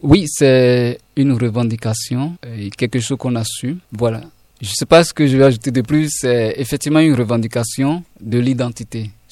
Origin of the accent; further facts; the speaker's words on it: Benin; notre identité en tant que Béninois, en tant qu'Africain